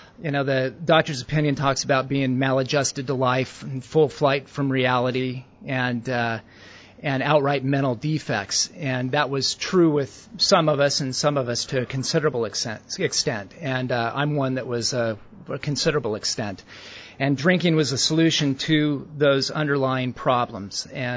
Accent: Portland, Oregon, United States; I hitchhiked back to my hometown up in Portland with the idea of withdrawing from alcohol.

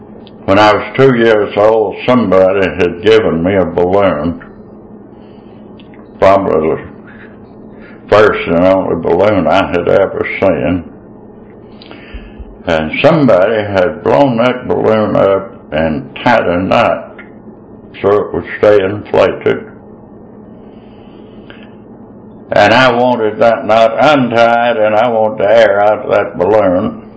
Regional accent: Georgia, United States; born there; I was born up in Northeast Georgia in 1937 in a little pocket of poverty.

